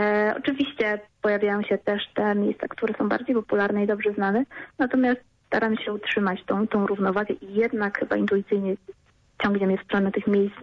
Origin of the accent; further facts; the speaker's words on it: Poznań, Greater Poland Voivodeship, Poland; W Poznaniu urodziłam się i mieszkałam właściwie całe swoje życie, dlatego darzę to miasto olbrzymim sentymentem.